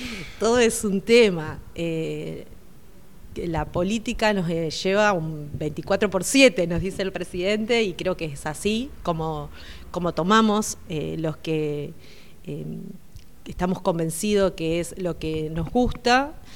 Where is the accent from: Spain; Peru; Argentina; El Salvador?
Argentina; Alvear; mi pueblo, donde uno fue transitando, a mí me tocó transitar la niñez, la adolescencia en Alvear